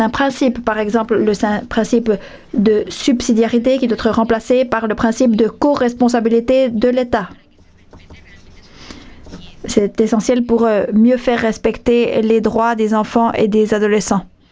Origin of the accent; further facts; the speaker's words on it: Panama; Mon pays n'échappe pas à cette situation. Je viens du Panama.